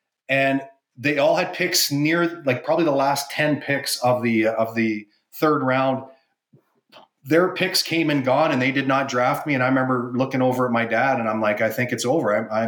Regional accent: Calgary, Alberta, Canada; And the fact that I grew up in Calgary, it was the first and only time the Calgary Flames won a Stanley Cup.

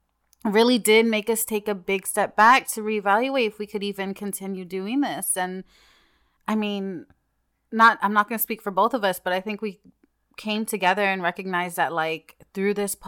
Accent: United States; And I think as well, because we're American

